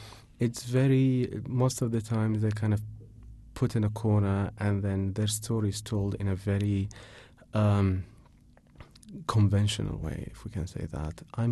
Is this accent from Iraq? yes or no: yes; Iraq; So I was Iraqi. I grew up in Iraq all my life. I'm Iraqi. I speak the language